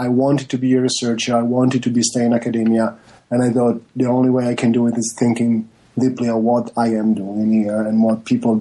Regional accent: Venice, Veneto, Italy; I come from Venice, Italy.

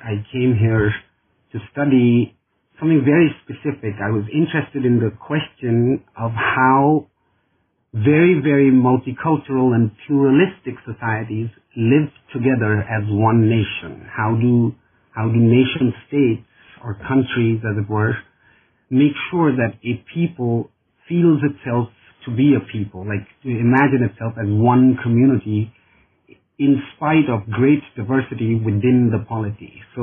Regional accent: India; moved away as an adult; now in United States; I'm originally from India, and where I got an undergraduate degree in political science and proceeded then to get a master's degree in international relations.

